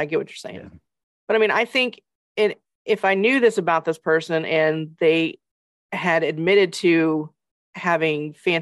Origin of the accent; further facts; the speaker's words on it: Tennessee, United States; I mean, I grew up in Tennessee and I had access to guns all the time